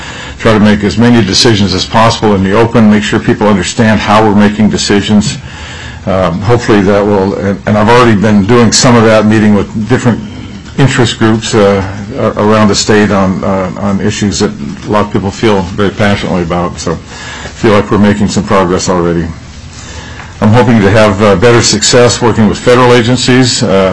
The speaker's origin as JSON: {"language": "English", "region": "Alaska", "country": "United States", "tie": "born or raised there", "said": "I was born and raised here in Alaska, and with the exception of a few stints outside, including a couple tours in Vietnam, I've lived my entire life in Alaska."}